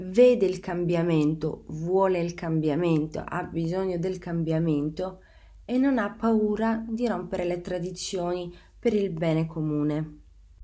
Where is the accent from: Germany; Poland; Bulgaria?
Bulgaria; Sofia, Sofia City; Italian is a second language; ho 24 anni, sono nata e cresciuta a Sofia, la capitale della Bulgaria